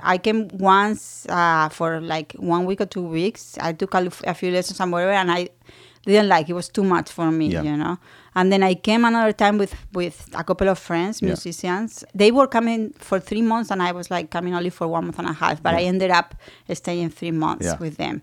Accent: Spain; English is a second language; just because I'm from Spain

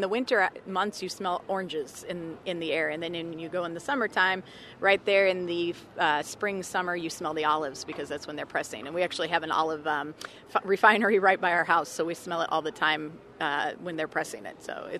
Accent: United States; I'm very American, but I'm very Greek, so the pride is very thick for that part.

